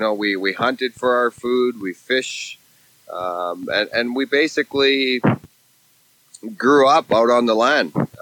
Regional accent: Rankin Inlet, Nunavut, Canada; I grew up in Rankin Inlet, Nunavut, which is located along the Hudson Bay. Very, very isolated community. So it's a fly-in, fly-out only. Only about, when I was there, 1,700 people. And, living in the far north

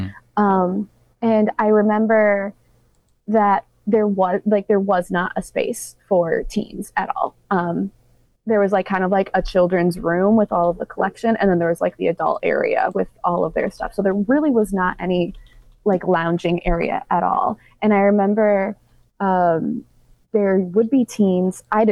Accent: Stockbridge, Michigan, United States; my hometown is in Stockbridge. And so Stockbridge is part of the Capital Area District Library System. And Stockbridge is small.

